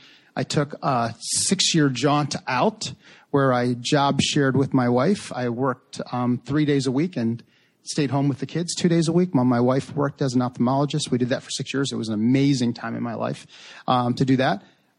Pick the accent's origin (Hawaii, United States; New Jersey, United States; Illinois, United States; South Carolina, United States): Illinois, United States; Chicago; So born and raised in Chicago, University of Illinois, computer science major, kind of a late decision to go to medical school at the University of Chicago.